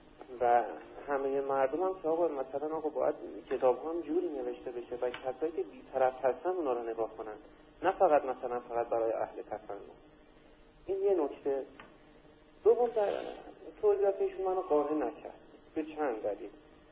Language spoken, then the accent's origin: Persian; Isfahan, Iran; من بچه اصفهانم ولی زمان دانشجویی کرمانشاه بودم.